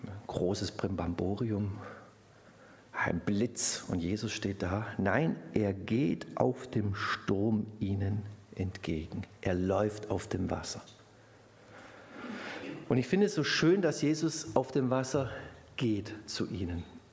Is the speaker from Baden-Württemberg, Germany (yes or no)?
yes; Baden-Württemberg, Germany; Und das ist ja sehr irreführend als Schwabe, wenn man auf Pellworm ist